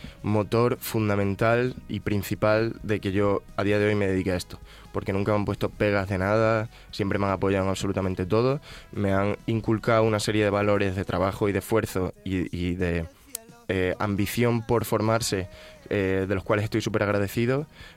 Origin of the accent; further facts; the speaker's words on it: Badajoz, Extremadura, Spain; Soy de Badajoz, sí.